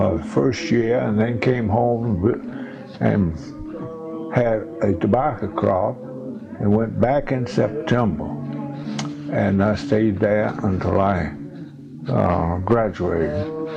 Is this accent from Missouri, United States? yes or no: no; North Carolina, United States; born there; I was born in Rockingham County, in the country about 6 miles out of Eden. Then it was Rural Route 3, Reedsville, North Carolina.